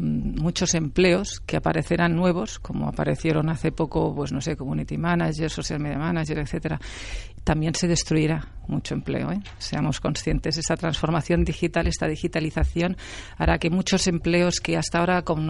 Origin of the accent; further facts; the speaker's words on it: Vilafranca del Penedès, Catalonia, Spain; Yo soy del Penedès, de Vilafranca del Penedès. Lo que pasa es que cerquita vivo entre Vilafranca, Vilanova y el Vendrell